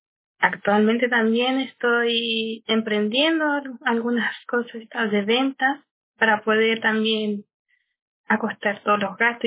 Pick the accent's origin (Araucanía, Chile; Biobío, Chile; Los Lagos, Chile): Araucanía, Chile; Temuco; soy de acá, de Temuco, de la Araucanía, región de la Araucanía